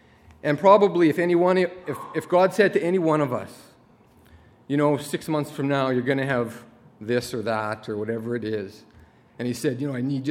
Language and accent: English; Regina, Saskatchewan, Canada; I'm from Regina. I'm married to Candace, and I have two kids, Hudson and Natalia.